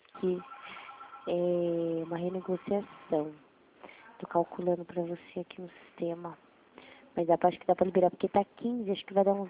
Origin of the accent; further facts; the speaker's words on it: Santo André, São Paulo, Brazil; Eu sou de São Paulo. Santo André, conhece?